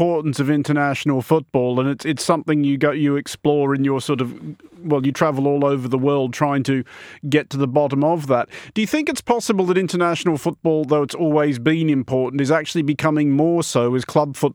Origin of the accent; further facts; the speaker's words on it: Australia; It's a result I recall as an Australian with a certain mixture of pride and embarrassment.